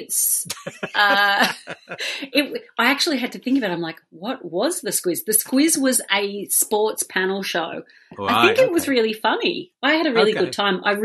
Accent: Australia; Being Australian, we take culture from both of those and culture.

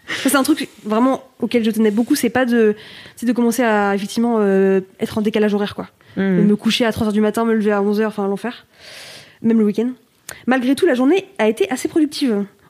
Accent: Pays de la Loire, France; moi, j'ai grandi en Loire-Atlantique.

